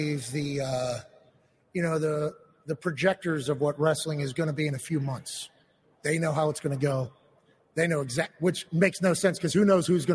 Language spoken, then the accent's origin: English; Pittsburgh, Pennsylvania, United States; People from the South, like I'm from Pittsburgh, so I'll say, like, my mom said this or my dad.